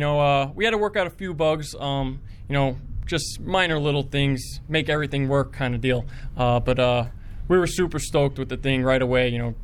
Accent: New Jersey, United States; now in California, United States; Well, there's no more racing back where I'm from. They got rid of my hometown track now. So, that's a bummer. Englishtown's gone now

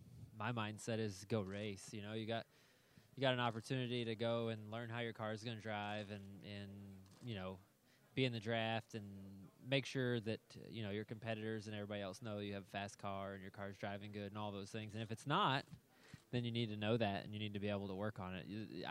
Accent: Tampa, Florida, United States; You know, growing up in Tampa, Florida, and coming over here to race, I've always enjoyed, you know, just driving through the tunnel

